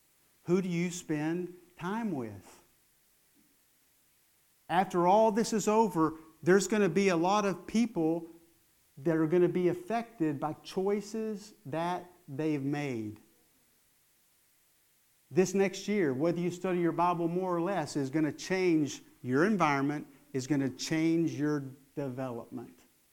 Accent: Texas, United States; I thought it was orangutan, right? Because I'm from West Texas.

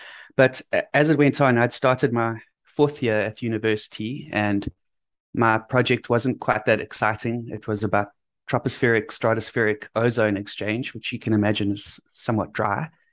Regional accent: Zimbabwe; born there; moved away; So I'm an import to the coast. I was born in Zimbabwe, which is a landlocked country.

